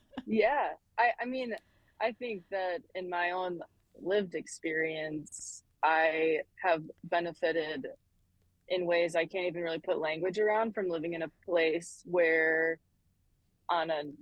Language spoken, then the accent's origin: English; Minnesota, United States; So yeah, it's kind of impossible for me to separate being a Minnesotan and being a musician because they're just so intertwined.